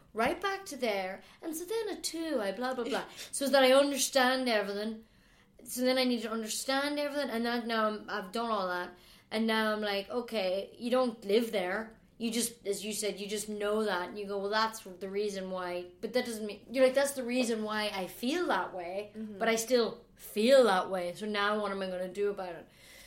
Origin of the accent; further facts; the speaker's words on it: Ireland; As an Irish person, trying to promote yourself.